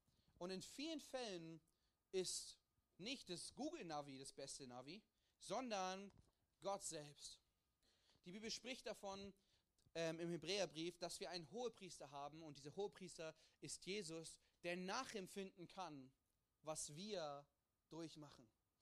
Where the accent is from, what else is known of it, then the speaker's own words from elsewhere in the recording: Hildesheim, Lower Saxony, Germany; now in Ulm, Germany; Ich komme aus Hildesheim. Das ist in der Nähe von Hannover. Das bedeutet, wenn ich gut durchfahre und wenn ich schnell fahre, bin ich in 5 Stunden zu Hause und in 5 Stunden wieder zurück in Ulm.